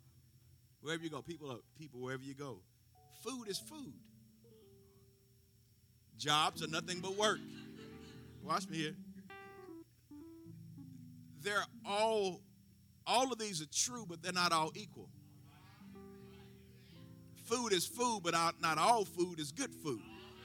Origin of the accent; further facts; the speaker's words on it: Shelbyville, Tennessee, United States; also born or lived in Chattanooga / Philadelphia / Nashville; now in Murfreesboro, United States; But I grew up in Shelbyville, went to school in Chattanooga, lived in Philadelphia for a while, lived in Nashville, now live back here in Murfreesboro.